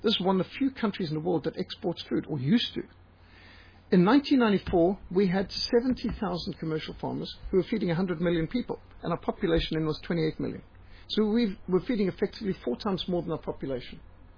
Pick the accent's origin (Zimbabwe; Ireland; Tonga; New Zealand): Zimbabwe; now in South Africa; I have been astounded to see that South Africans, when I came to South Africa from Rhodesia, 1977, I was astounded.